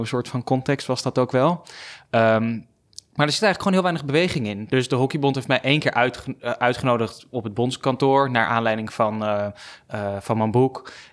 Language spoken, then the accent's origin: Dutch; Amsterdam, North Holland, Netherlands; born there; Ik ben 26 jaar, geboren in Amsterdam. Woon ook in Amsterdam. Geboren in het westen van de stad. Ik woon nu in het oosten van de stad.